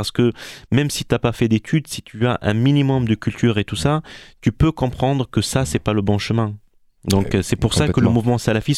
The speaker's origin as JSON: {"language": "French", "town": "Tunis", "region": "Tunis Governorate", "country": "Tunisia", "tie": "born or raised there", "said": "moi comme Tunisien, jeune Tunisien, je vivais dans un quartier parce que j'ai grandi à Tunis"}